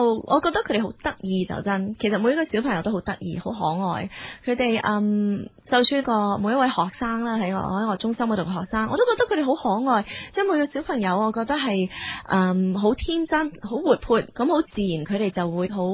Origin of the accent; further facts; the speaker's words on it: California, United States; now in Hong Kong; 我喺美国长大啦，咁原来我老公都喺美国长大嘅，系亦都系加州。咁我哋其实读同一间大学，但系佢就系读 business， 我就系读broadcasting 嘅。咁我哋两个就系啦系啦，两个就回流咗翻香港工作啦。